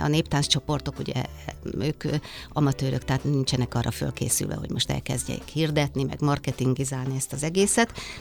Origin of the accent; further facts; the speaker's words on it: Kiskunlacháza, Pest, Hungary; Én egy kunsági faluból származom, Kiskulacházáról, amely most már város, nem is olyan régóta lett város.